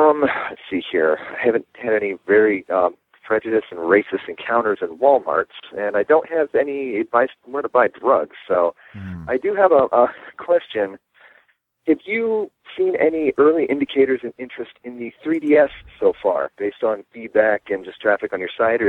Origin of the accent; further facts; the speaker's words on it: Grand Rapids, Michigan, United States; Right now I'm calling from South Bend, Indiana, because I'm visiting my parents down here. I'm from Grand Rapids.